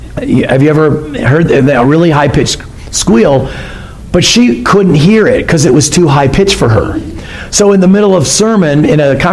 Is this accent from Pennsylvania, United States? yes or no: yes; Connellsville, Pennsylvania, United States; born there; I was born in Connellsville, Pennsylvania.